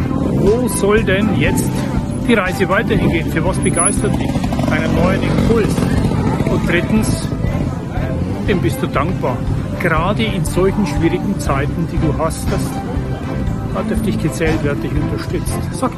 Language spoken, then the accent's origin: German; Bavaria, Germany; Bei uns in Bayern sagt man der Pfundskerl, gell?